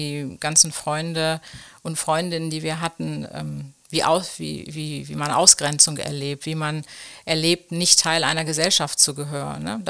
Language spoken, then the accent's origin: German; Duisburg, North Rhine-Westphalia, Germany; ich komme ja aus Duisburg